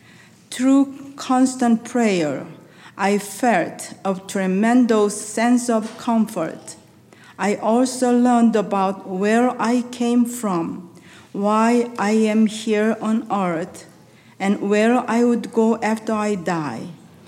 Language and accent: English; South Korea; I'm from Korea.